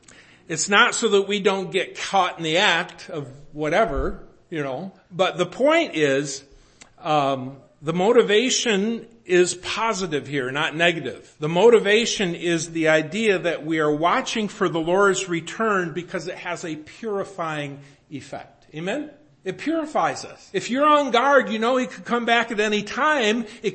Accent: Rockford, Illinois, United States; we grew up in Rockford.

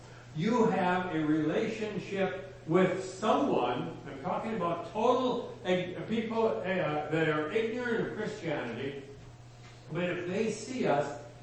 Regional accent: Green Bay, Wisconsin, United States; When I grew up in Green Bay, Wisconsin, about three blocks up the street, there was the Oddfellows home.

